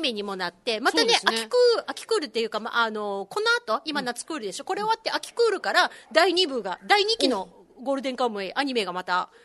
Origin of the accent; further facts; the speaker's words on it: Kyushu, Japan; いやもともとね、あの私ほら、うん、あの九州の生まれ育ちなので